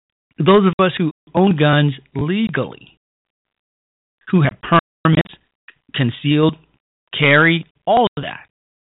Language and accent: English; Chicago, Illinois, United States; From my hometown of Chicago, Illinois, folks.